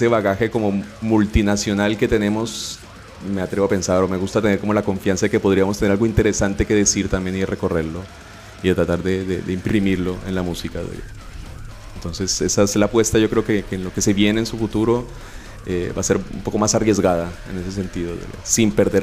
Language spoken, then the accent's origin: Spanish; Colombia; siendo latino, siendo colombiano, siendo migrante también desde aquí